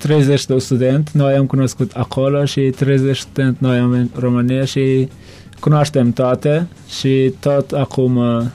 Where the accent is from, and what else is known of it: Turkmenistan; Romanian is a second language